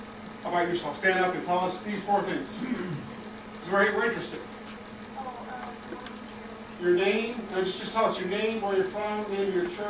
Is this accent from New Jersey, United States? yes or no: yes; Collingswood, New Jersey, United States; I'm from Collinswood, New Jersey. And that's totally where I'm from.